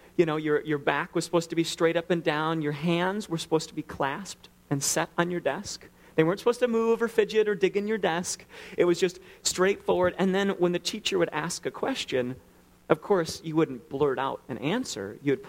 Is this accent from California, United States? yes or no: no; Twin Cities, Minnesota, United States; I grew up in the Twin Cities and went to a conservative Baptist church.